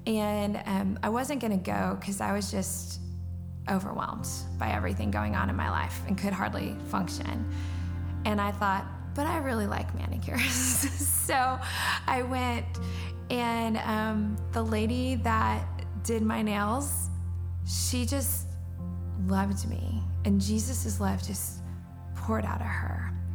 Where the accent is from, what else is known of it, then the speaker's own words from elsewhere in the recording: Kansas, United States; I'd always wanted to go to K-State, because I grew up in Kansas.